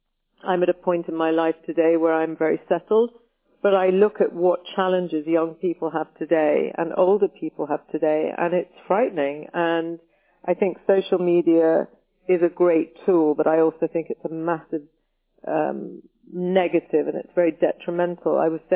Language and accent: English; United Kingdom; I very much like being a part of Europe, but I'm very proud of being British. I'm very pro-British.